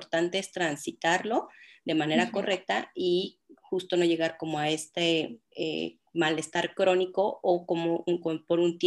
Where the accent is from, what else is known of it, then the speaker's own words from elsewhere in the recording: Mexico; now in Canada; yo estoy ahora en Canadá, ¿no? Hace como 6 meses, igual que salí de México, también soy mexicana, ¿no?